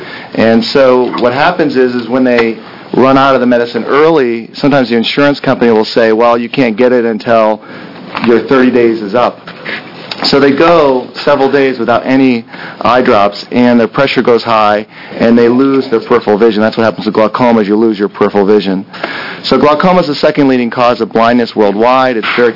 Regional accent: Portland, Oregon, United States; I'm an ophthalmologist from Portland, Oregon.

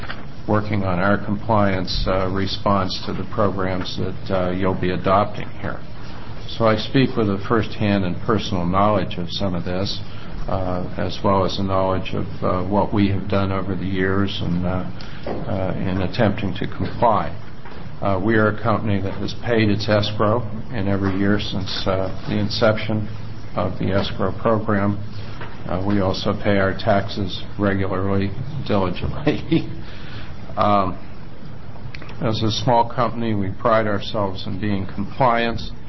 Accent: United States; And as an American, I just always had a little a bit of reluctance

